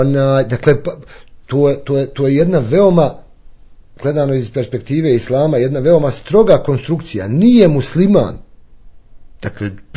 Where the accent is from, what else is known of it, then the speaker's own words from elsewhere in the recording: Bosnia & Herzegovina; Negdje je to kao kod nas u Bosni, da mu idemo u gosti ili da nam se dolazi u kuću